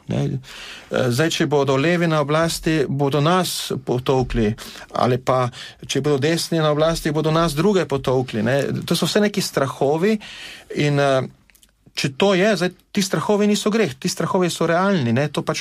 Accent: Styria, Slovenia; kot mi Štajerci rečemo

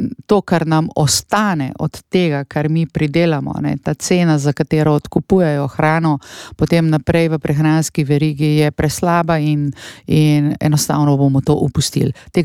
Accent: Central Slovenia, Slovenia; sama prihajam iz Barja

